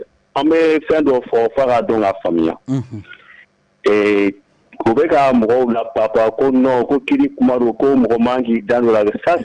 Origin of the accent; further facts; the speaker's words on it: Mali; Voilà, on est malien.